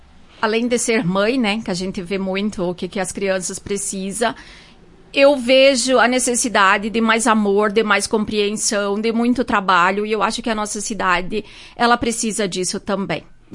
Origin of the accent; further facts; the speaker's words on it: Rio Verde, Goiás, Brazil; Sou natural de Rio Verde, Goiás. … Tenho dois filhos, o Luiz Eduardo, de 9 anos, Antônio Carlos, de 3 anos. Moro hoje na comunidade de São Francisco, no interior.